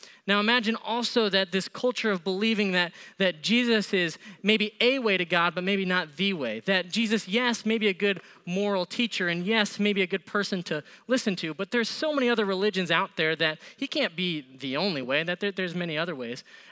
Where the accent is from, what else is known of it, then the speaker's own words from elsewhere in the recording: Springville, United States; is I'm originally from Springville. I grew up in the Springville area, and so I feel like there's a connection and a bond between towns like Springville and Eden